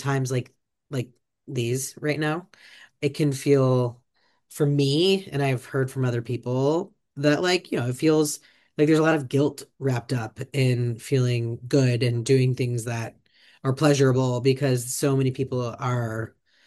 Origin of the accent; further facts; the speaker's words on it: Midwest, United States; I'm from the Midwest.